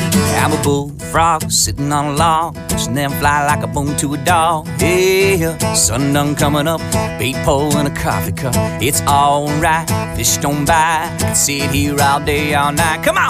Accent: St. Catharines, Ontario, Canada; we played April 27th in St. Catharines, which is my hometown, which was wonderful.

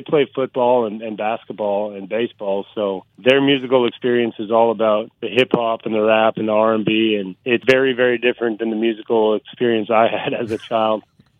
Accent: Alberta, Canada; now in Nashville, United States; a kid who was born and raised in Northern Alberta. And I've been living in Nashville for 13 years.

